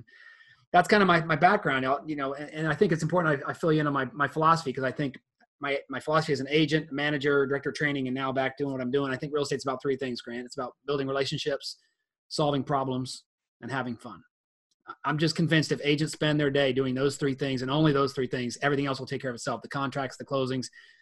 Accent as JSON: {"language": "English", "town": "Columbus", "region": "Ohio", "country": "United States", "tie": "born or raised there", "said": "Little backstory, I grew up in Columbus, Ohio."}